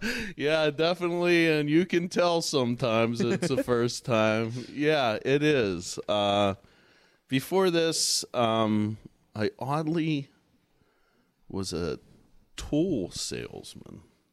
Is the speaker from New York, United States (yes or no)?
no; Irwin, Pennsylvania, United States; Yeah, I'm from Irwin, Pennsylvania.